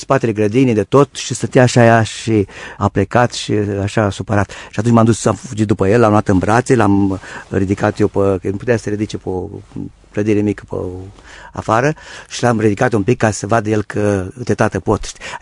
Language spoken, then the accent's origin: Romanian; Moldavia, Romania; soția e munteancă, eu sunt moldovean